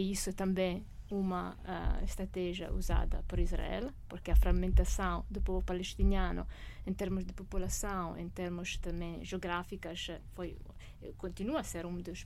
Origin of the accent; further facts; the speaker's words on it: Italy; Portuguese is a second language; sou italiana